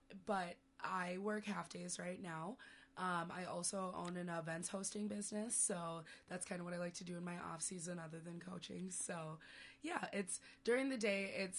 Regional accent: Lakeville, Minnesota, United States; also born or lived in Haiti; Yeah, so I grew up here in Minnesota. I guess I come from all over. I wasn't born here. Born in Haiti, adopted. So that's my back story. But I grew up in Lakeville.

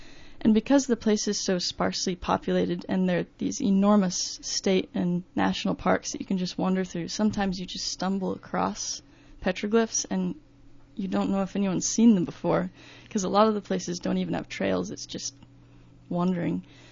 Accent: Texas, United States; Yeah, I grew up in West Texas. It's not very populated at all. It's a really sparsely populated region because it's pretty harsh desert ecosystem out there.

